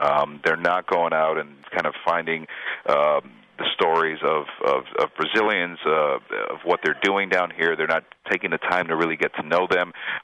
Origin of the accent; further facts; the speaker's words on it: Miami, Florida, United States; now in Rio de Janeiro, Brazil; I'm from Miami, and quite frankly, South Beach has got nothing on the beaches down here in Rio.